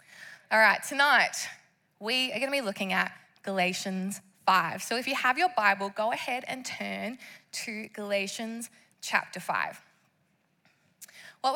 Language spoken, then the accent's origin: English; Perth, Western Australia, Australia; I am from Perth. I am Australian through and through.